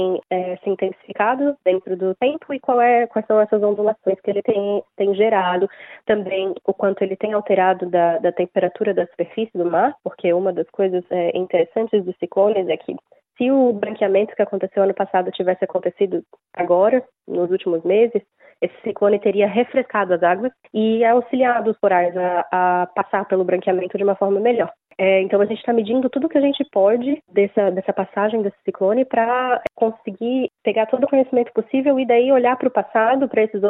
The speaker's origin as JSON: {"language": "Portuguese", "region": "Santa Catarina", "country": "Brazil", "lives_now": "Australia", "said": "eu sou de Santa Catarina."}